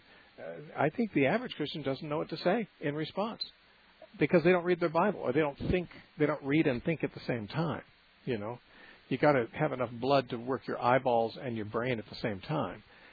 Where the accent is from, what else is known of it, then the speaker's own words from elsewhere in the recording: Santa Cruz, California, United States; our next call is Gabriel from Santa Cruz, California, my hometown.